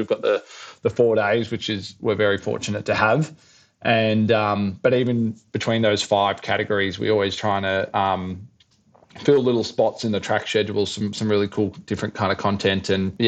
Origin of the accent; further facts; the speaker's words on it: Adelaide, South Australia, Australia; Yeah, I grew up in Hawthorne, which is a couple of suburbs over, and you could well and truly hear it from there